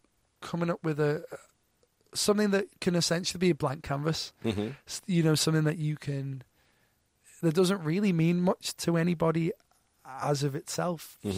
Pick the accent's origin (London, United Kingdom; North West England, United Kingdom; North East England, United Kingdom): North West England, United Kingdom; Liverpool; obviously I'm really proud of my hometown, Liverpool